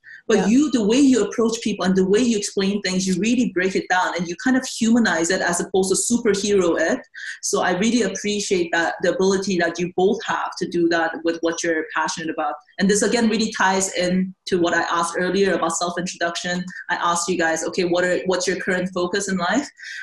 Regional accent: South Korea; I am from Korea

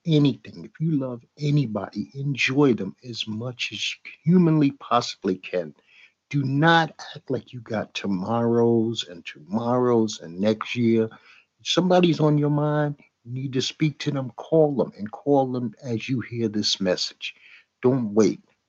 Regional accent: Brooklyn, New York, United States; I'm from Bed-Stuy, Brooklyn, America.

